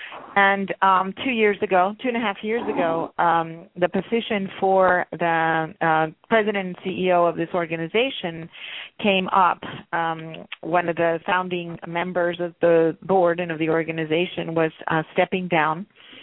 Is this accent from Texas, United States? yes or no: yes; Eagle Pass, Texas, United States; first language Spanish; English is a second language; No, I grew up in Eagle Pass. Everybody mistakes us for El Paso, but no, it's Eagle Pass.